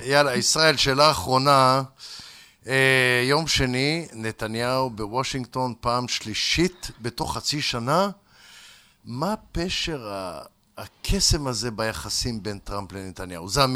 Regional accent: Morocco; אני חושב שאני יכול להסתדר איתו, אבל אני גם מרוקאי

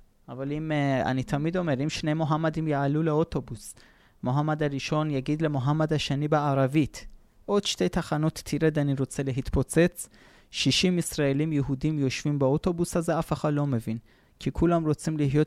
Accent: Iran; moved away as an adult; now in Israel; עכשיו אני בגיל 43, אבל אני חינוך איראני. עליתי בגיל 23, אני גדלתי בחינוך מוסלמי של משפרות המהפכה. אני עדיין בחינוך האיראני, הטורקי, הסובייטי, אני בא משם.

